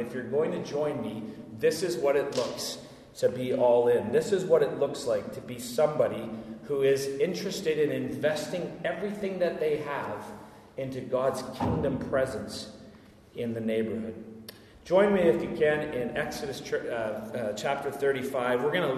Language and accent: English; Winnipeg, Manitoba, Canada; I grew up in Winnipeg for a few years